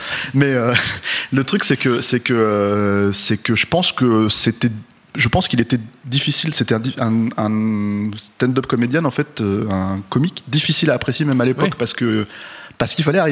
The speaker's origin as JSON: {"language": "French", "country": "France", "said": "puis on est français"}